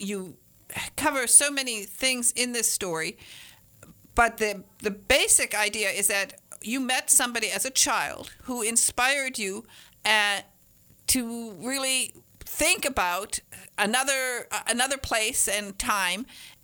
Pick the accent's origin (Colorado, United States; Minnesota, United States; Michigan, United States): Michigan, United States; I'm from Northern Michigan.